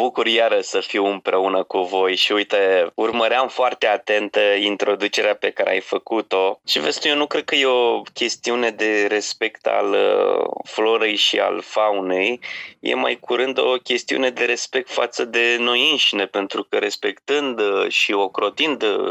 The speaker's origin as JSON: {"language": "Romanian", "town": "Brăduleț", "region": "Argeș", "country": "Romania", "tie": "born or raised there", "said": "de la Brădetu, din comuna Brăduleț, de unde am copilărit eu, de pe Valea Vâlsanului"}